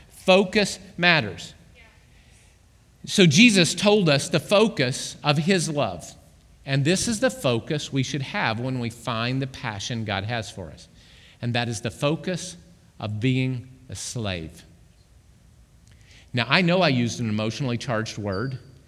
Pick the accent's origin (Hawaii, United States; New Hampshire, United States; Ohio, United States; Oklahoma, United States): Oklahoma, United States; I grew up in Oklahoma, all right? The only professional team we had in Oklahoma was the University of Oklahoma.